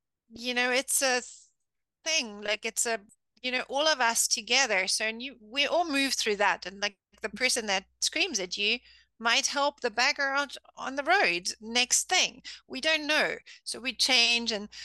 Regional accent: Germany; English is a second language; because I grew up in Germany, every child had to go to kindergarten.

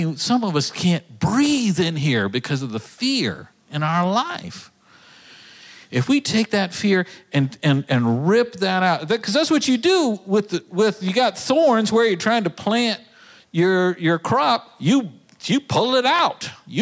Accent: Texas, United States; I'm from Texas, okay?

